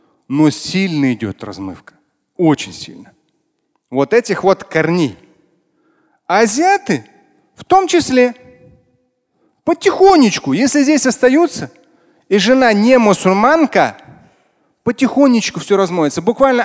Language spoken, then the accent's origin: Russian; Russia; я россиянин. Я не могу что-то против России делать, это мое родное государство.